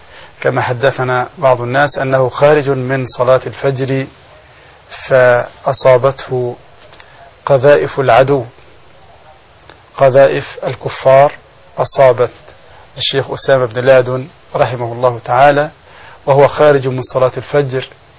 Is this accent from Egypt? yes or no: yes; Egypt; نحن عندنا في مصر